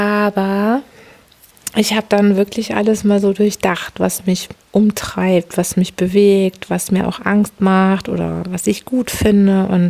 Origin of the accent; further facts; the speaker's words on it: Hamburg, Germany; ich bin ja eine Hamburgerin, wie ihr alle wisst